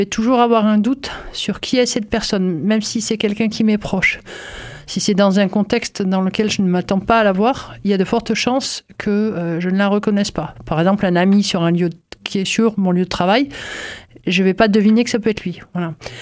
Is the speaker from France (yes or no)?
yes; Toulouse, Occitanie, France; père plutôt corse, du côté de ma mère plutôt marseillaise. Et en fait, j'ai grandi à Toulouse.